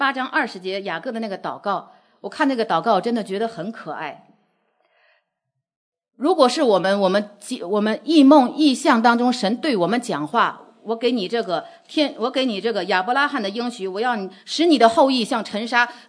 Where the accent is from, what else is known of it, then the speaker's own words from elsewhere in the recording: China; 这是我们大陆人用的话语